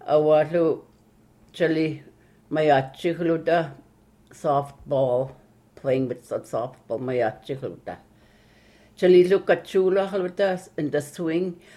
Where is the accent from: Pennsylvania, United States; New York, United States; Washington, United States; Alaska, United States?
Alaska, United States; Karluk; now in Kodiak, United States; I was born in Carluk, and I grew up in Carluk. I got married to my first husband in Carluk